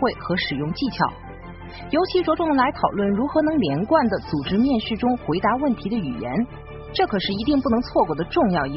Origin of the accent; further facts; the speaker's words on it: China; 这就跟我们中国人说的不好意思一样